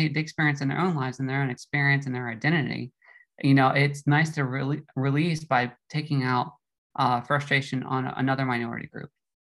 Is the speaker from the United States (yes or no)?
yes; United States; You know, I'm an American, and I'm the baby, and I'm out of my element.